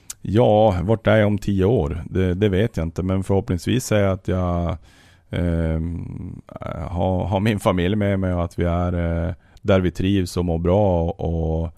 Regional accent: Luleå, Norrbotten County, Sweden; now in Örnsköldsvik, Sweden; Nej, men alltså, jag kommer från Luleå och där är jag uppvuxen.

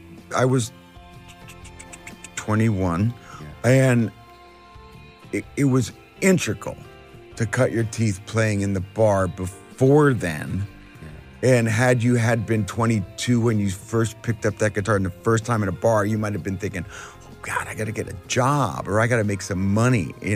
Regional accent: Sayreville, New Jersey, United States; My hometown was called Sayreville, and it was built on the location of the Sayre Fisher Brick Company.

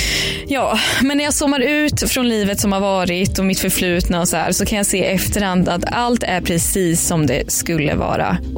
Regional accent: Linköping, Östergötland, Sweden; i mitt barnrum i villan hemma i Linköping

